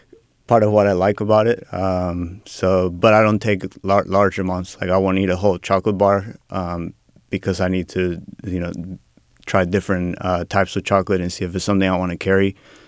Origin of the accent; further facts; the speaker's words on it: Argentina; now in Sacramento, United States; So I grew up in Argentina. I moved here in the 90s to be with my father's side of the family.